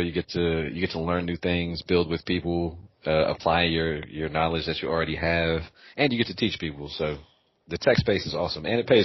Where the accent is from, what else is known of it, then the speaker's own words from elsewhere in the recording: Oakland, California, United States; also born or lived in Japan; now in Los Angeles, United States; I'm from Oakland, California. Born in Japan, raised in the Bay Area, and now in Los Angeles.